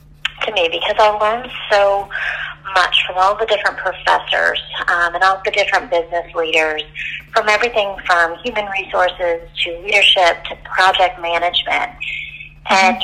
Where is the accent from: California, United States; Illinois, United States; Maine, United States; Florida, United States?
Florida, United States; Plant City; moved away; also born or lived in Massachusetts; I grew up in Florida. So I went to a small school in Plant City, Florida, and then we moved up to Massachusetts, and I attended Baypath University for my associate's and bachelor's degree.